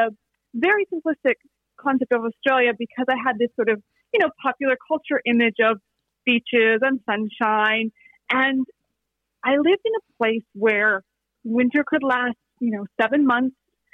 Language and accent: English; United States; accent: American; American accent, and that's not going to change. And it's the kind of thing where, you know, I understand my accent marks me as an outsider.